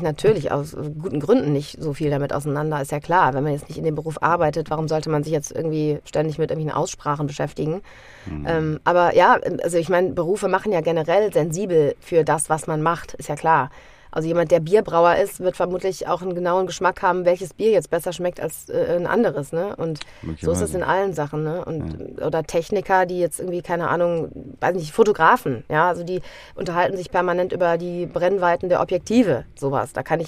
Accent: Rhineland, Germany; accent: Rhenish; ich habe auch meinen rheinischen Dialekt zwischendurch und sage auch mal dat und wat

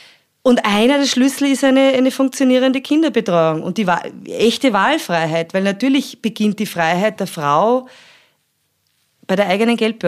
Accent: Austria

